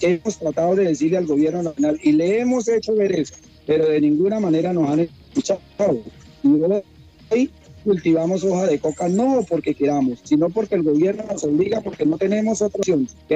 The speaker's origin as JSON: {"language": "Spanish", "country": "Colombia", "said": "que nosotros podamos vivir como colombianos, como viven muchos colombianos realmente"}